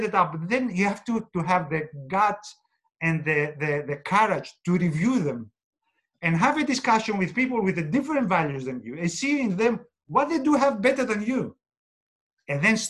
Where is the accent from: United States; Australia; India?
Australia; as a Greek Australian in Australia, as an Australian